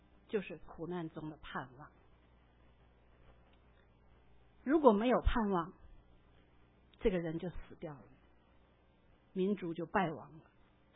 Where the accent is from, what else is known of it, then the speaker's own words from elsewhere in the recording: Shanghai, China; 比如说我是从上海过来的，我在上海去南京非常方便